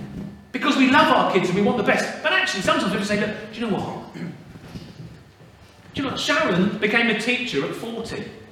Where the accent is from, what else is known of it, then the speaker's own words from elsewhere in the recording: United Kingdom; We're very good, because we're British, at putting on a brave face.